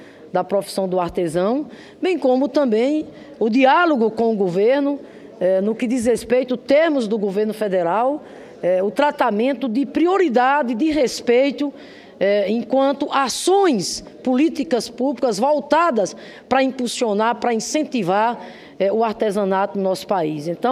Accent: Rio Grande do Norte, Brazil; em Natal, lá no meu estado, Rio Grande do Norte

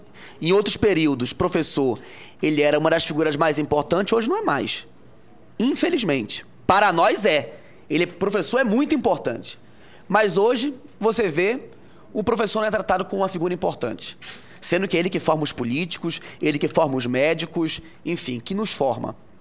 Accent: Amazonas, Brazil; eu que sou do Amazonas, lá nós tínhamos muita borracha

